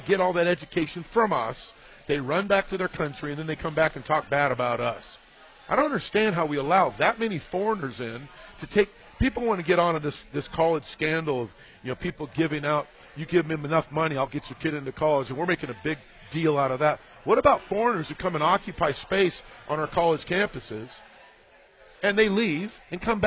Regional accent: Los Angeles, California, United States; Of course I am. I'm from Los Angeles.

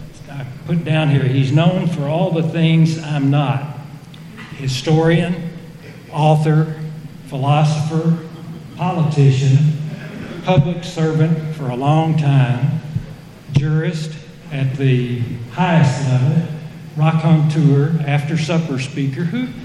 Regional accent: Princeton, New Jersey, United States; growing up in Princeton, everybody in Princeton, I don't care how old you were or how young you were, knew who Ed Johnstone was.

